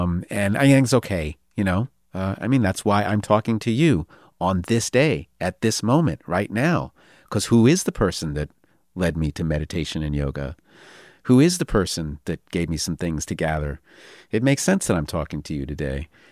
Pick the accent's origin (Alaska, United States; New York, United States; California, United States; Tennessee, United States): New York, United States; You know, I'm white, he's black. I'm from New York, he's from Detroit. I come from a upper middle class family.